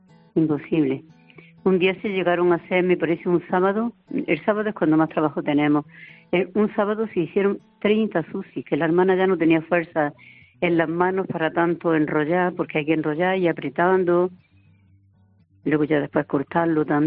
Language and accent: Spanish; Spain; las dos que somos españolas